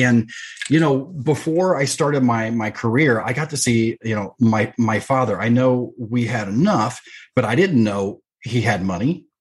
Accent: Texas, United States; I grew up in Texas. I was a country kid

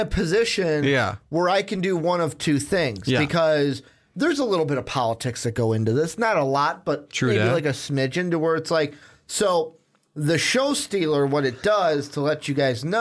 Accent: Ireland; I love the British. Well, I'm actually Irish

